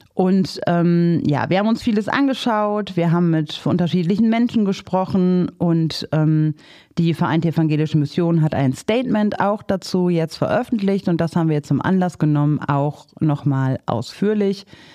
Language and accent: German; North Rhine-Westphalia, Germany; Und danach ist dann auch Schicht im Schacht, wie man bei uns im Ruhrpott sagt.